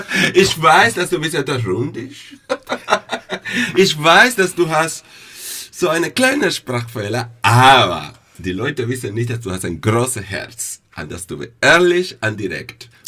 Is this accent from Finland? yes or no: no; Cuba; German is a second language; Ja, ich komme aus Kuba.